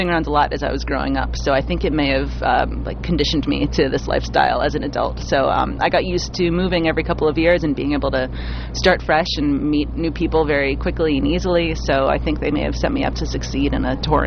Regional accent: United States; I am from the United States, but I don't live anywhere.

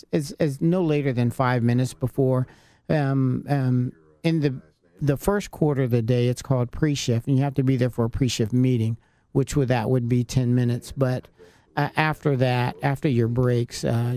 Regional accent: Columbus, Ohio, United States; I grew up on my first 12 years of my life, I grew up on the west side, what they call the bottom, Shulks Avenue, actually. And then later on, we moved out on the east side near James Road.

